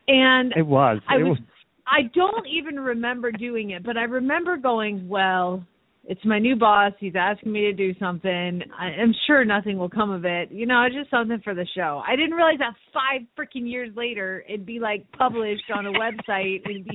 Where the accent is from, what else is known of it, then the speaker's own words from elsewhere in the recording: Phoenix, Arizona, United States; It's also Friday the 13th, and … from Phoenix, Arizona